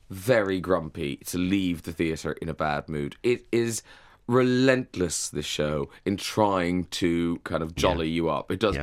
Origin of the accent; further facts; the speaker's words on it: Ireland; it would have been quite academic to be gay in the town where I grew up